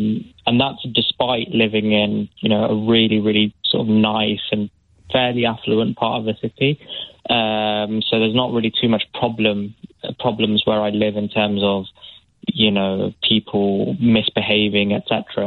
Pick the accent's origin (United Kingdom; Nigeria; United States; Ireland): United Kingdom; born there; I might have been born in the UK, but obviously I am of Indian origin.